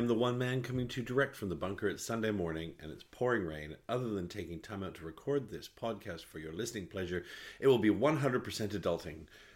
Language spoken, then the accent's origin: English; Canada; I'm still Canadian by blood, but my blood has warmed.